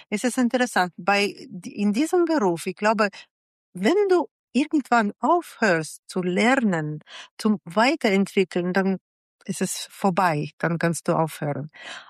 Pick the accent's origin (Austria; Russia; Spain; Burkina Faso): Russia; jetzt zum Beispiel meine Heimat, Russland, kann ich jetzt nicht besuchen.